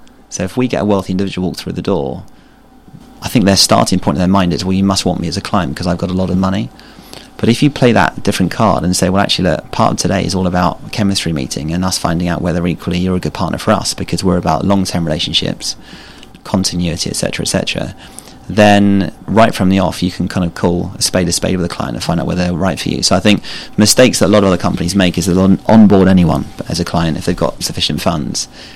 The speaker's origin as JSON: {"language": "English", "town": "Twickenham", "region": "London", "country": "United Kingdom", "tie": "born or raised there", "said": "I came from the Mall prep school, so, and I've lived in Twickenham all my life."}